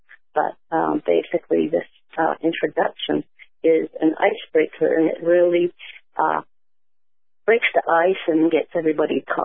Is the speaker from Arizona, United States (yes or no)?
yes; Arizona, United States; And I am a member of Navajo Nation. I was raised and born on the Navajo Nation.